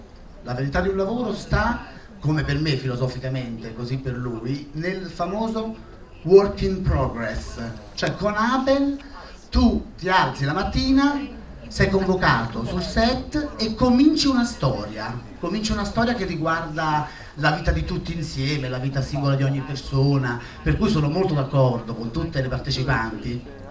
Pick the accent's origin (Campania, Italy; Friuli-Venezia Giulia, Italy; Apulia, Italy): Campania, Italy; Naples; now in Florence, Italy; Sono originario di Napoli, insomma, e lavoro a Firenze come solista.